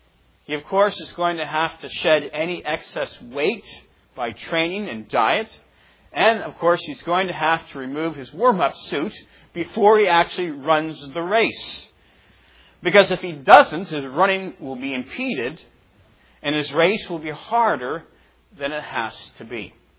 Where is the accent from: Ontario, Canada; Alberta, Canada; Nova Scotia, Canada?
Nova Scotia, Canada; When I was growing up in Nova Scotia, I was a cross-country ski racer.